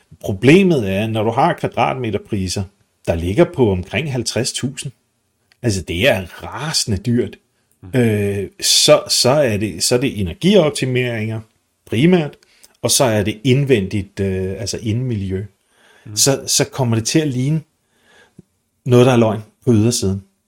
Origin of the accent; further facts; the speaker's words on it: Capital Region of Denmark, Denmark; der, hvor jeg voksede op, som er en stationsby ude i udkanten af HT-området